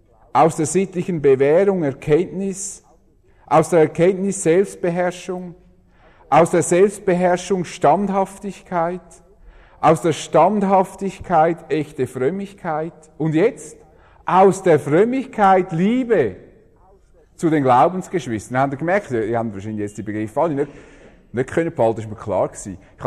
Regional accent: Switzerland; Da habe ich gedacht, wie ich als Schweizer denke.

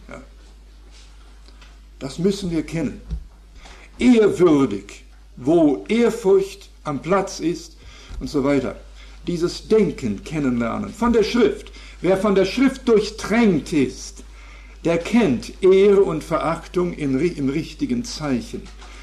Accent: Canada; German is a second language; als Kanadier habe ich nun mich etwas mehr befassen müssen mit England und so weiter, weil das das war das Land, das uns bestimmt hat.

